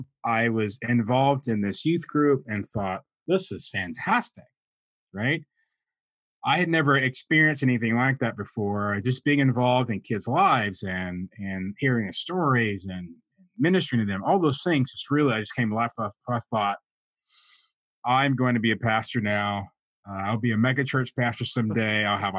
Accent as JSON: {"language": "English", "town": "Atlanta", "region": "Georgia", "country": "United States", "lives_now": "New York, United States", "said": "and then I landed here in New York. Okay. But I am originally from Atlanta, so I am a fan of the Atlanta Falcons and the Atlanta Hawks."}